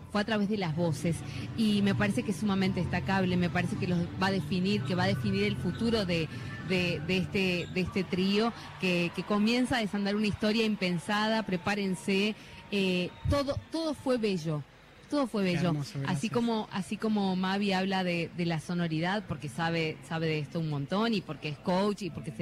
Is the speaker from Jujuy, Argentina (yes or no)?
no; Carlos Paz, Córdoba, Argentina; yo soy oriunda de Carlos Paz, es una ciudad muy particular que no tiene demasiada identidad o no tiene mucha relación con el folclore